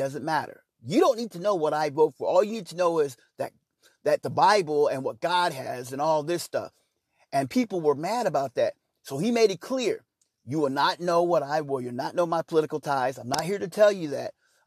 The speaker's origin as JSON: {"language": "English", "town": "Kansas City", "region": "Missouri", "country": "United States", "said": "I'm from Kansas City. It's the city of fountains, the birthplace of jazz"}